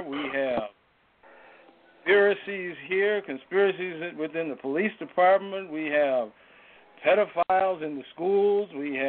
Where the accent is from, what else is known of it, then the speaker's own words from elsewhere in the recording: Minneapolis, Minnesota, United States; Gentlemen … I'm from Minneapolis.